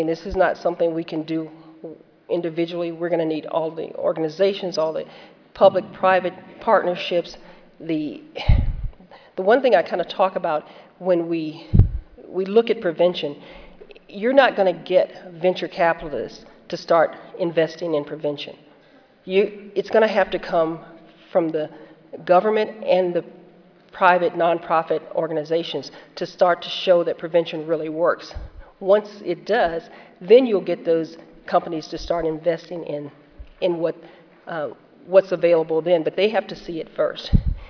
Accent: Gulf Coast, United States; because I'm from the Gulf, they'll say, well, how are things in the Gulf?

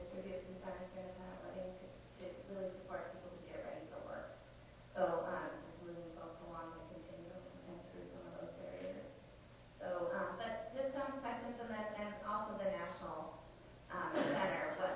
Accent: Montana, United States; from Montana.

